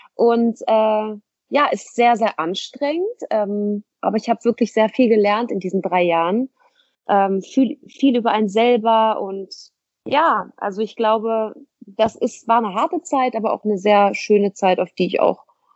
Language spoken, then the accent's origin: German; Hamburg, Germany; aber ich laufe jetzt hier nicht rum und sage, oh, ich komme übrigens aus Hamburg.